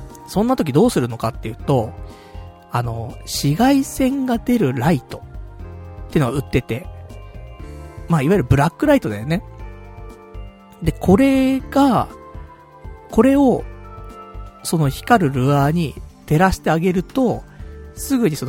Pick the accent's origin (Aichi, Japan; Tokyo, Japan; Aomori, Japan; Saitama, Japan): Saitama, Japan; 俺の地元のね、埼玉の方も、まあ、街灯ないんだけどさ、あんまりさ。あ、暗いんだ、やっぱり、田舎だからさ。